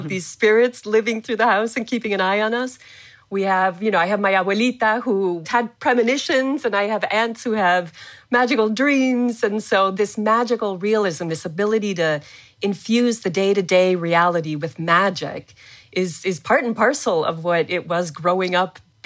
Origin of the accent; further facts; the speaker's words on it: Mexico City, Mexico; I was born and raised in Mexico City. I grew up reading and being exposed to magical realism.